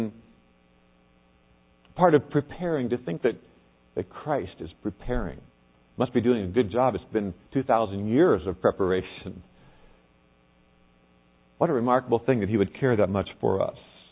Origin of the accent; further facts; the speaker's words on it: Kansas, United States; About 20 miles from where I grew up in Kansas is a very tiny town.